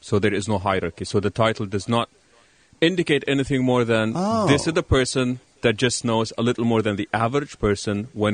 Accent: Eritrea; born there; also born or lived in Sudan; I was born in Eritrea, in northeast Africa. Small country. It's about 1,000 kilometers along the Red Sea.

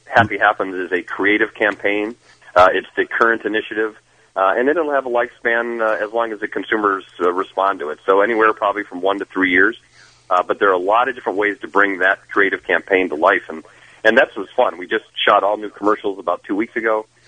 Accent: Cleveland, Ohio, United States; Right. I grew up in Cleveland. I know those places.

